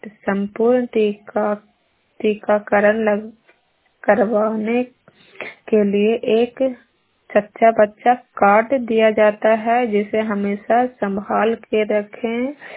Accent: Bihar, India; मैं जागरण सेलेब से हूँ। नूरसराय ब्लॉक मेरा है और नालंदा जिला नालंदा के हूँ।

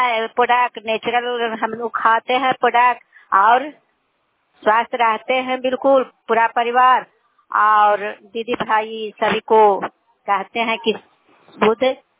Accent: Mahanpur, Bihar, India; ग्राम महानपुर है, नालंदा जिला का निवासी हूँ, दामोदरपुर पंचायत पड़ता है।

